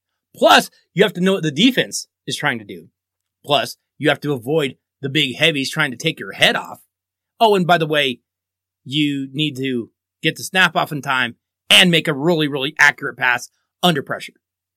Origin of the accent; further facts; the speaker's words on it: Colorado, United States; that's not going to be good news for my home state. Because I don't think any school from the state of Colorado is consistently a top 50 to 60 school.